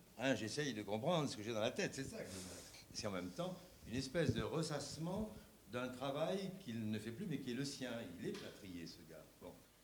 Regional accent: Tunisia; parce que je venais de Tunisie. Et qu'en Tunisie, ben, je pense qu'à Marseille, c'est la même chose.

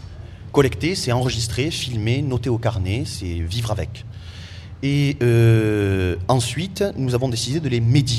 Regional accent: Occitanie, France; un paysan du Rouergue, ma région d'origine

